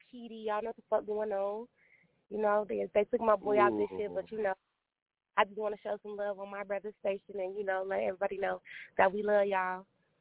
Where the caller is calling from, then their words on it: Minnesota, United States; I'm calling from Minnesota.